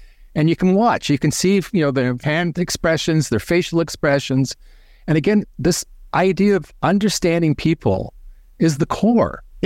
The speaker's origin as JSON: {"language": "English", "region": "British Columbia", "country": "Canada", "tie": "born or raised there", "said": "I grew up on Vancouver Island, furthest western point of Canada. I grew up there."}